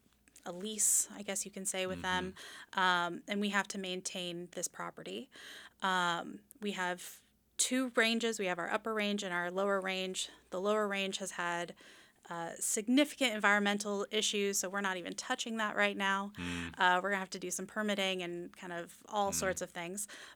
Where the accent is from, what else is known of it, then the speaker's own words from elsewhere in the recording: Colorado, United States; So for me, it was, I grew up in Colorado, and so we had a outdoor lab in sixth grade.